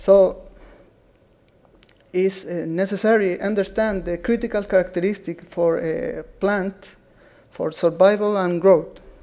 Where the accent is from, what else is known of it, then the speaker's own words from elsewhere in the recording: Chile; I come from Chile, of the Universidad de Concepción.